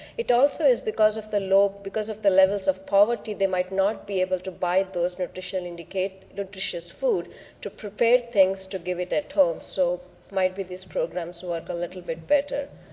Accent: India; This is just my experience working in India, and I'm from India.

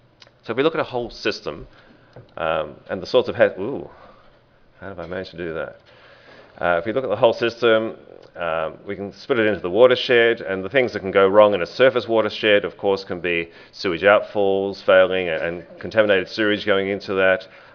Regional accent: Sydney, New South Wales, Australia; I'm an Australian, come from Sydney, and we have a very large reservoir there

